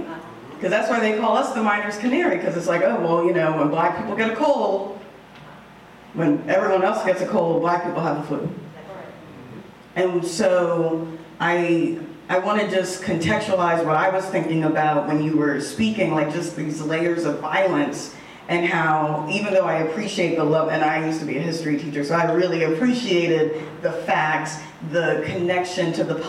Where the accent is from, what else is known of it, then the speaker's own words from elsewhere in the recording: New York, United States; I'm from New York as well.